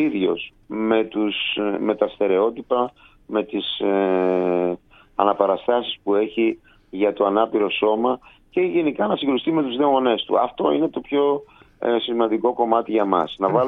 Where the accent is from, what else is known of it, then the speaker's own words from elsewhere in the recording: Greece; και εμείς οι υπόλοιποι είμαστε από την Ελλάδα.